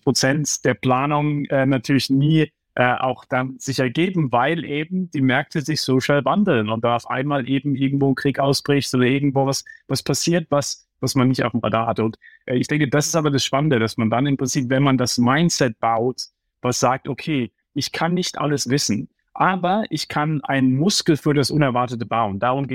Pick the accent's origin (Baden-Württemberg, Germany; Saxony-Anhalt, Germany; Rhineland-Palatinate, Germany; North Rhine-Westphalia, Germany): Baden-Württemberg, Germany; Heidelberg; ich bin aufgewachsen im Umfeld, ja, du weißt, ich komme aus Heidelberg